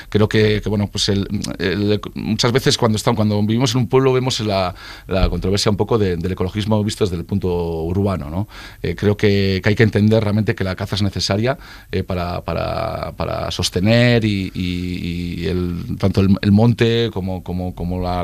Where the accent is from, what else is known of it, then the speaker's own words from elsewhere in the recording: Campezo, Basque Country, Spain; en mi zona, en Gasteiz, en Campezo, me tocó hacerlas para la gente a la que me debo, que es la gente de mi pueblo